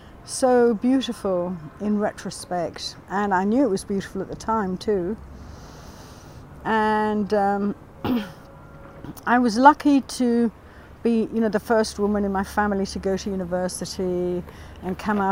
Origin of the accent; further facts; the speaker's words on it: London, United Kingdom; I'm from London. I'm first generation there.